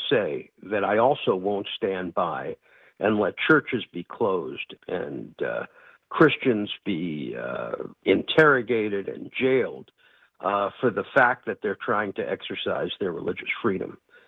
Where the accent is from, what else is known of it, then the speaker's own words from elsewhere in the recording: Bronx, New York, United States; born there; I'm Bronx born. I've been arrested in Russia. I'm banned from Russia.